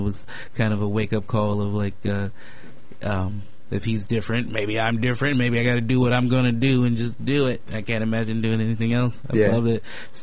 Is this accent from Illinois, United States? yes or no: yes; Chicago, Illinois, United States; also born or lived in Los Angeles; I grew up in, I was born in Los Angeles and grew up in Chicago.